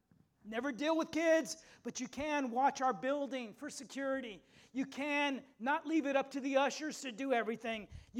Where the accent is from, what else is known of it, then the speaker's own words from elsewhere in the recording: San Antonio, Texas, United States; You know, thank God I grew up in San Antonio.